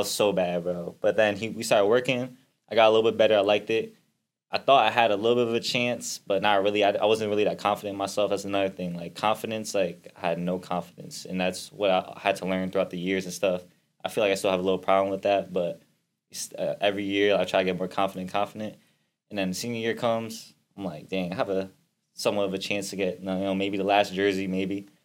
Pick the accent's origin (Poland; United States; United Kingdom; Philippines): United States; Connecticut; Yeah, nah, I grew up in Connecticut my whole life.